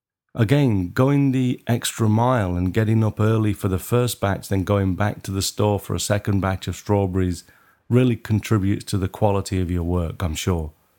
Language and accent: English; Maidstone, South East England, United Kingdom; I booked Lux Studio near my hometown in Maidstone for my first lighting lesson.